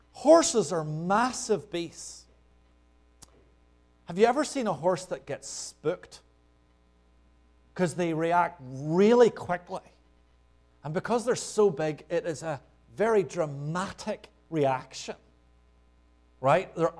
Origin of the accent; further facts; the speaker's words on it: Northern Ireland, United Kingdom; I grew up in Northern Ireland. The fields were full of sheep.